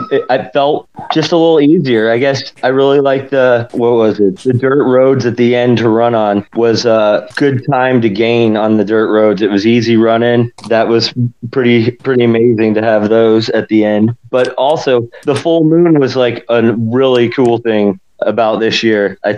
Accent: Geneva, Florida, United States; I'm from Geneva, Florida. I work at the local German restaurant in town.

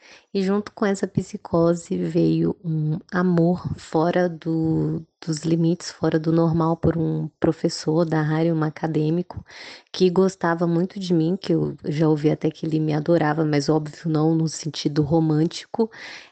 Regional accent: Minas Gerais, Brazil; eu sou de Minas Gerais

